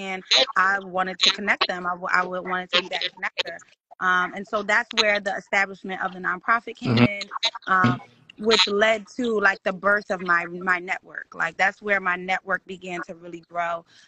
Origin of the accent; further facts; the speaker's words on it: Philadelphia, Pennsylvania, United States; now in Atlanta, United States; No, so I'm based in Atlanta, but I'm from Philly.